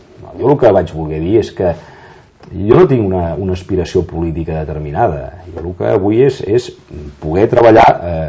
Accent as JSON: {"language": "Catalan", "town": "Sant Cugat del Vallès", "region": "Catalonia", "country": "Spain", "tie": "born or raised there", "said": "Jo vaig ser diputat a Madrid durant molts anys i de Madrid me'n vaig al meu poble"}